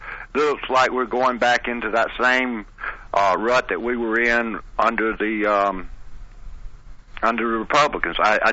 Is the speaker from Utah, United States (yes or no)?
no; New Orleans, Louisiana, United States; born there; I was born in New Orleans and I only live 96 miles from it now. So, I mean, it's like my second city.